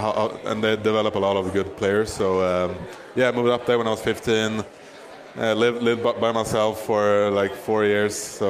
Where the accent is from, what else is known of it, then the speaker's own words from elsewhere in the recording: Stockholm, Stockholm County, Sweden; so I grew up in Stockholm playing minor hockey there